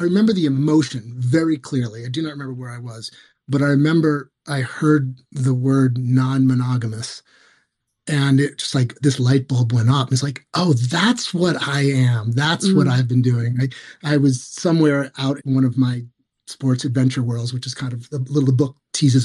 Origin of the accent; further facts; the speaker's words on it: New York City, New York, United States; So I was very lucky growing up in New York City, and we had sex education.